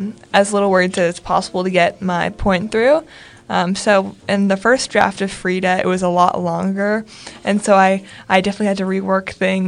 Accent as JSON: {"language": "English", "town": "Point Breeze", "region": "Pennsylvania", "country": "United States", "said": "I'm from Point Breeze."}